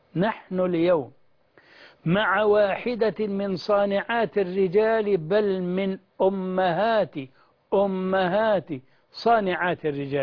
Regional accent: Egypt; بلدنا مصر

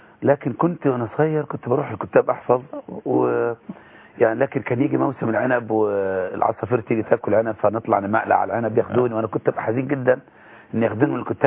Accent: El Ghouri, Monufia Governorate, Egypt; انا من قريه الغوري، مركز بركه السبع، محافظه المنوفيه، في يعني بين طنطا واسنا، يعني في يعني احنا في يعتبر في وسط المسافه تقريبا بين القاهره والاسكندريه.

